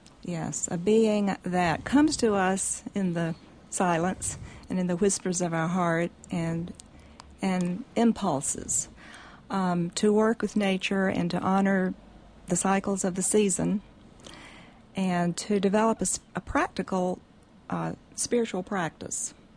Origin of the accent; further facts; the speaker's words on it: North Carolina, United States; So I grew up in Scotland County, North Carolina, which is about 2 hours southeast of here on the way to the coast.